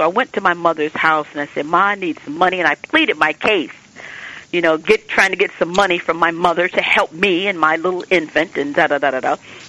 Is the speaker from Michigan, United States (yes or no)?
yes; Detroit, Michigan, United States; No. I grew up in Detroit, Michigan.